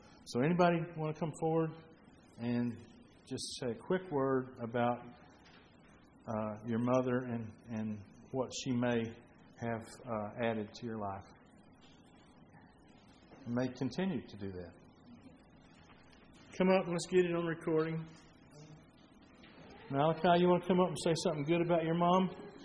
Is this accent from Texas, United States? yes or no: yes; Rockwall, Texas, United States; I grew up in a time when I came from a small town. I was born in Rockwall, Texas, which at that time was the tiniest county in Texas, the smallest, and a small town.